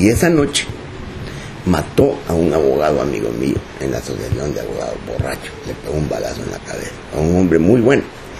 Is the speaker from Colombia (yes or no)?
no; El Salvador; Yo soy salvadoreño